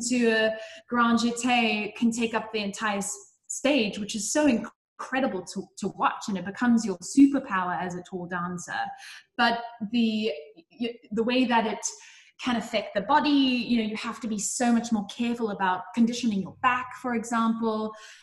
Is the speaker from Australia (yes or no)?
no; South Africa; all of the companies I've worked for, I've been the first South African